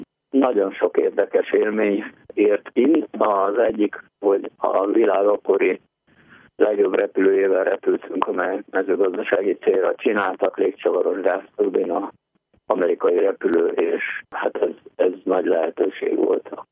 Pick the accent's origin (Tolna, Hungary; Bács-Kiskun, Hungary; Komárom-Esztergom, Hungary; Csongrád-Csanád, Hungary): Tolna, Hungary; de Tóna megyei vagyok